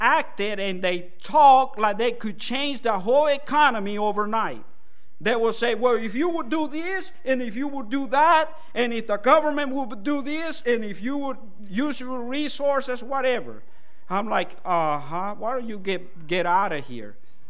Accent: El Salvador; I grew up in El Salvador.

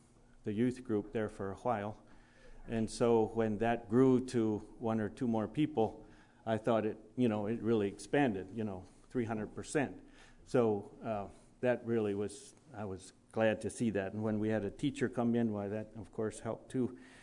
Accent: Seymour, Missouri, United States; I was raised in Missouri. I moved there. My parents moved there when I was 4 years old. That was Seymour.

